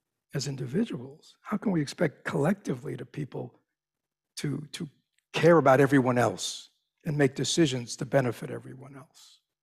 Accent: United States; See, to me, as an American, I didn't grow up Buddhist.

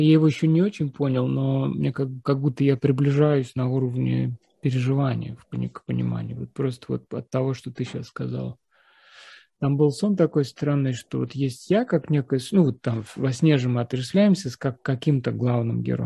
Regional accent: Russia; now in Slovenia; я россиянин русский, живу там в Словении

